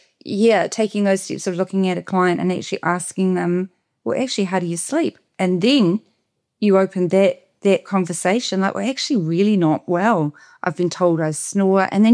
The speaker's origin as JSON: {"language": "English", "town": "Christchurch", "region": "Canterbury", "country": "New Zealand", "said": "because I come from Christchurch"}